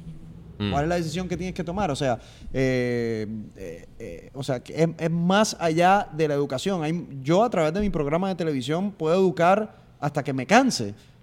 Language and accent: Spanish; Puerto Rico; moved away as an adult; also born or lived in Dallas / Baltimore; now in Miami, United States; yo me fui de Puerto Rico en el 2012. Estudié medicina en Puerto Rico, pero después me fui a hacer medicina interna en Dallas.